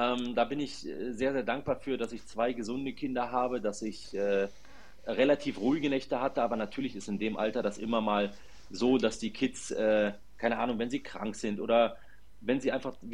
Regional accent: Berlin, Germany; now in Cologne, Germany; Das ist ja mein Heimatverein, wo ich aufgewachsen bin. Ich bin ja gebürtiger Berliner und lebe jetzt in Köln.

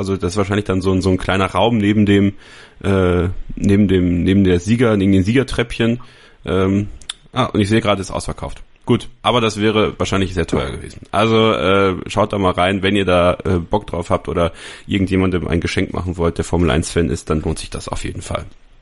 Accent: Wallonia, Belgium; born there; ich komme ja aus der Ecke von Spa, gebürtig, also ich bin in der Nähe von Spa geboren

